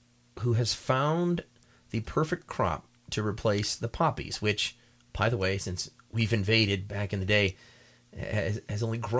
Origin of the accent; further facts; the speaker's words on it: Colorado, United States; And we're from Colorado. We're in Colorado, so